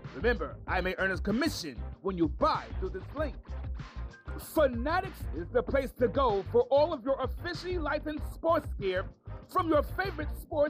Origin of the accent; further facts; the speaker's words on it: Alabama, United States; 5,700 are right here in my home state of Alabama. That's right, right here in Alabama.